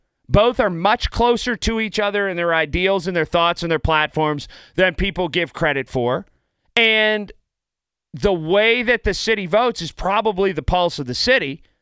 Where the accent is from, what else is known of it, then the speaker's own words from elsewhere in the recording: Pennsylvania, United States; accent: Western Pennsylvania; I know I talk terribly like I'm from Western Pennsylvania because I am.